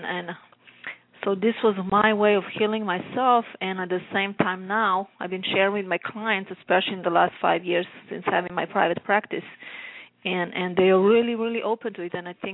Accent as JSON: {"language": "English", "country": "Slovenia", "second_language": "English", "moved": "as an adult", "said": "I come from Slovenia. I was 29 when I lived from there"}